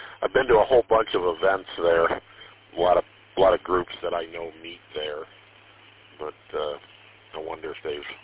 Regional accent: Detroit, Michigan, United States; I grew up in Warrendale in Detroit on the west side

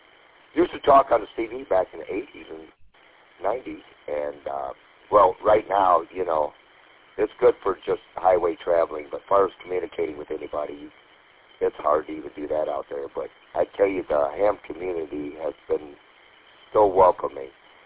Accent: Birch Run, Michigan, United States; from Birch Run. I live up here in Birch Run

